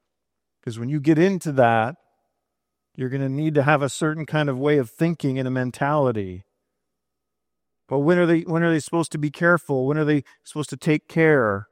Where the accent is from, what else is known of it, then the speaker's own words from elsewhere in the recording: California, United States; As a Californian, it's still just amazing.